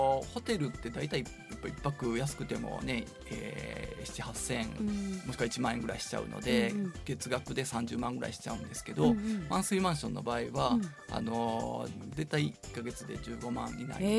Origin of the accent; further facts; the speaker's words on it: Kyoto, Japan; 生まれも育ちも京都でして、自宅が鴨川近くということもあり